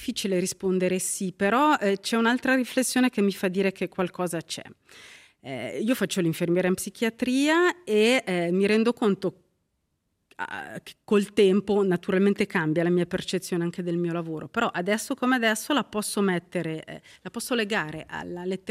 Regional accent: Ticino, Switzerland; io sono cresciuta in Valle Maggia, ma ci ho anche lavorato, ho fatto la capraia in Val Bavona.

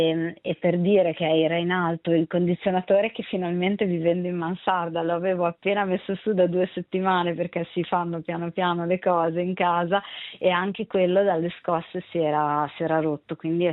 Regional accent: Emilia-Romagna, Italy; accent: Emilian; io sono emiliana, credo si senta dall'accento.

